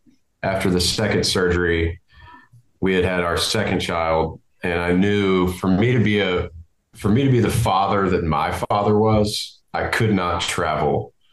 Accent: Louisiana, United States; I love representing the state of Louisiana. I grew up in Louisiana.

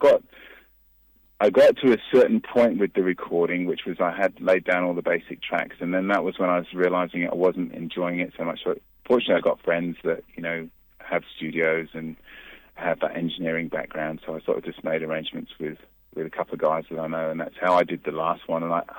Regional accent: England, United Kingdom; also born or lived in Gibraltar; now in Australia; I've got Jamaican parents. I was raised in England. I was born in Gibraltar, which is just off the coast of Spain, the Rock of Gibraltar. And I'm married to an Australian now and been living in Australia for, the last 20 years.

